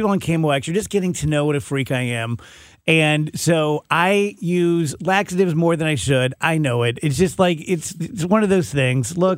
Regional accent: South Roxana, Illinois, United States; Where I grew up in South Roxana, looking south, yes, from my house, we're the last house, so it's all farm fields, and the levee, which is so weird.

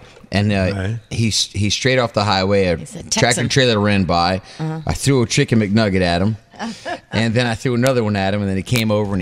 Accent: New York, United States; now in Nashville, United States; Listen, New York will always be my home because I'm a New Yorker, you know.

